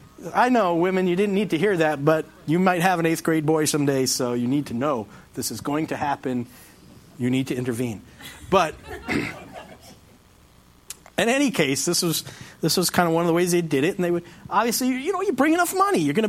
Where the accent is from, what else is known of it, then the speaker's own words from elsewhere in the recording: Long Island, New York, United States; And I grew up on Long Island, so I know how this works